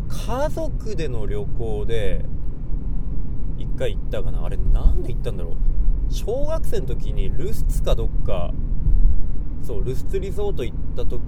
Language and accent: Japanese; Sapporo, Hokkaido, Japan; 札幌のね、中学校出身なんですけど